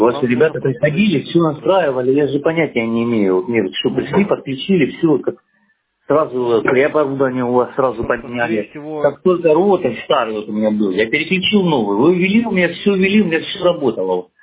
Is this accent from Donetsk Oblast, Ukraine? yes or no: yes; Donetsk, Donetsk Oblast, Ukraine; Вот я сам из Донецка, блин, у меня в Донецке война идет